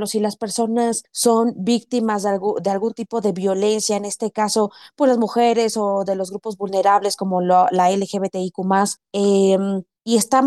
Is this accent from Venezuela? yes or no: no; Mexico; ¿Qué más podríamos nosotros como población mexicana fortalecernos